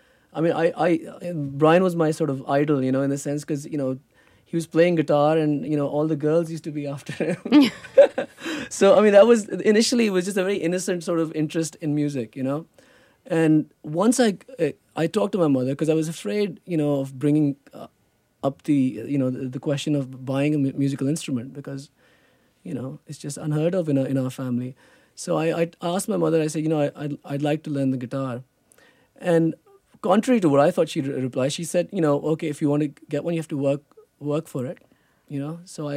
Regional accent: Pakistan; Well, Terry, I was lucky. I mean, when I was in Pakistan, I didn't hear a lot of it.

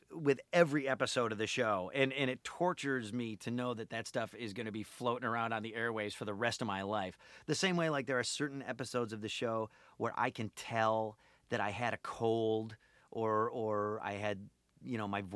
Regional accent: Syracuse, New York, United States; In my hometown of Syracuse, New York, it was Salty Sam.

